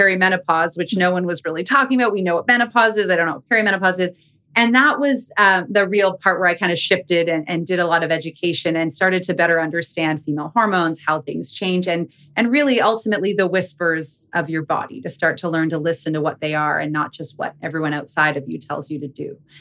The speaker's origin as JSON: {"language": "English", "country": "Canada", "lives_now": "United States", "said": "I'm originally Canadian. I live in Arizona right now."}